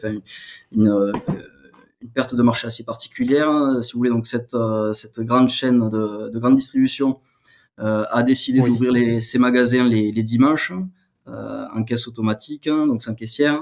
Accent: Occitanie, France; au bout d'un an, je suis revenu sur ma terre natale dans l'Aude

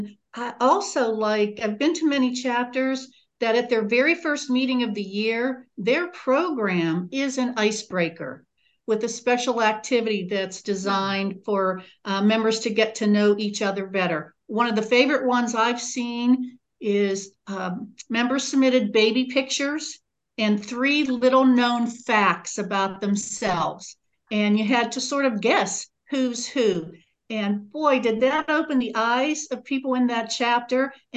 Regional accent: Pennsylvania, United States; I'm from Pennsylvania, and I serve as the Northeast rep to the committee.

